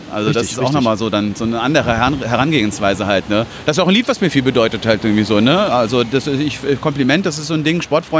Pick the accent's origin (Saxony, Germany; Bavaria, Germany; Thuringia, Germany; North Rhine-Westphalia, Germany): North Rhine-Westphalia, Germany; Hilden; ich komme aus Hilden, da gab es dann einen besetzten Bauernhof.